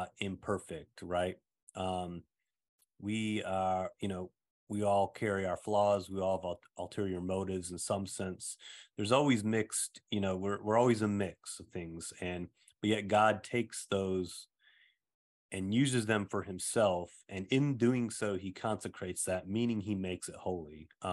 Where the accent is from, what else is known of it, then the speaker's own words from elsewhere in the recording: Saginaw, Michigan, United States; which was in my hometown of Saginaw, Michigan.